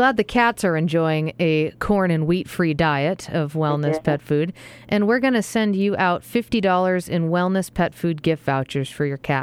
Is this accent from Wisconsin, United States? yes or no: no; Massachusetts, United States; And I am from, I don't know if you know this, Mike, but I'm from Massachusetts originally.